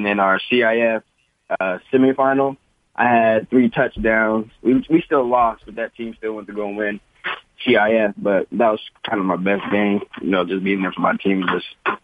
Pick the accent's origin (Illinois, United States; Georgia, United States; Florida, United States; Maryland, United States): Maryland, United States; My parents, I'm from Maryland, so my parents live in Maryland